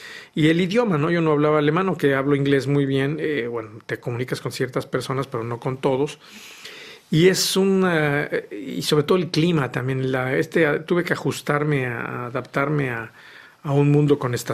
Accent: Mexico; born there; Pero mi descendencia, mis abuelos vienen de España, ¿no? Y yo, aunque yo nací en México y tengo mis papás y mis abuelos son mexicanos, los bisabuelos venían de España.

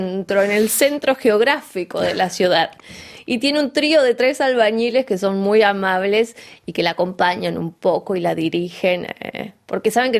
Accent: Argentina; cómo somos los argentinos, un poco codiciosos, queremos un poquito más

